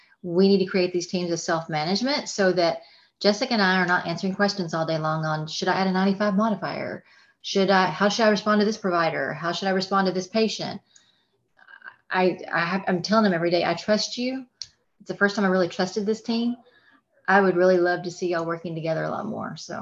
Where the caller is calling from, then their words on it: Dahlonega, Georgia, United States; I'm actually the mountains of Georgia, Dahlonega, Georgia.